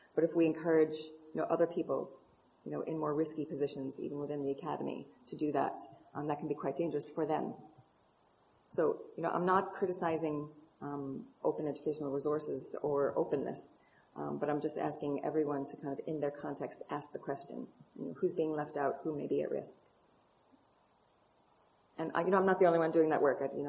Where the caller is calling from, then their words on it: Ireland; Here, I say Europe. I'm speaking from Ireland.